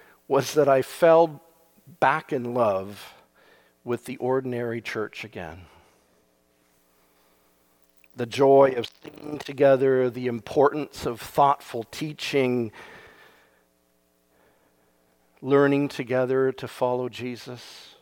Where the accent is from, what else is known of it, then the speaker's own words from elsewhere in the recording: Japan; now in Canada; I grew up in Japan with parents who worked for the church.